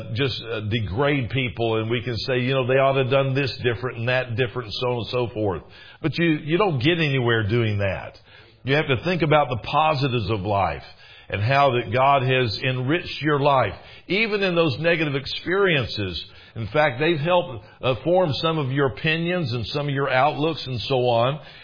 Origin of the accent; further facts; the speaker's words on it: United States; now in Canada; since we're originally from the States, don't hold that against me now, but we'd be out fishing there in Pointe du Bois